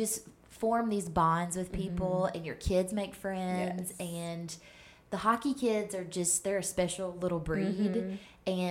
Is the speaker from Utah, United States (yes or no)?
no; Kentucky, United States; And which I am from Kentucky, so I'm used to it being snowy and cold.